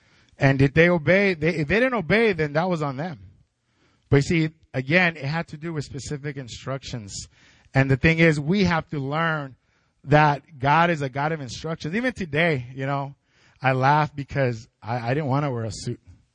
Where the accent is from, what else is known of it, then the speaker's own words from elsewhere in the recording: El Paso, Texas, United States; I remember I'm from El Paso and I couldn't drive to El Paso.